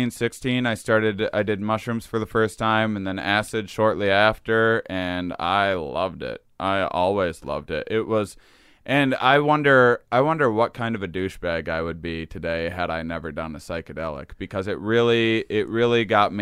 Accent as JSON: {"language": "English", "region": "Wisconsin", "country": "United States", "accent": "Wisconsin", "said": "Oh yeah. And then, that was my Wisconsin accent"}